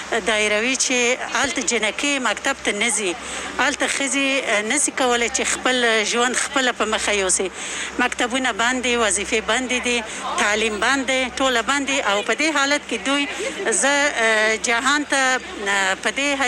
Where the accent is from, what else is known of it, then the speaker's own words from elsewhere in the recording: Kabul, Afghanistan; زه د کابل نه راغلی یم